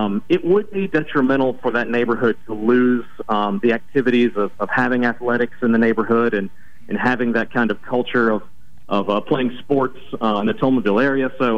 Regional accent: Mobile, Alabama, United States; I mean, this is my hometown, and this is a field that I've been interested in since, you know, interning with John Sledge when I was in high school, and it's really special for me to be back in Mobile

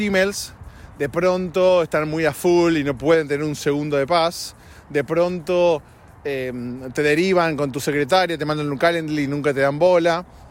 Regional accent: Argentina; now in Los Angeles, United States; acá en Estados Unidos, por lo menos acá en Los Ángeles, a diferencia de mi país de origen, Argentina

